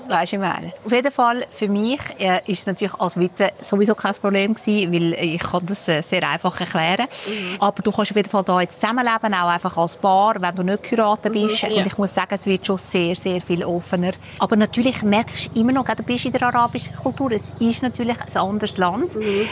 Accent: Switzerland; now in Dubai, United Arab Emirates; Ich glaube, das merkt man als Schweizerin Dubai nicht.

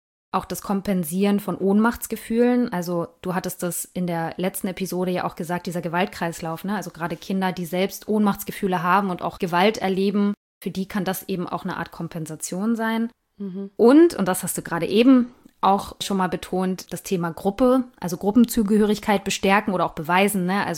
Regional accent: East Germany, Germany; weil ich komme ja nur auch aus Ostdeutschland

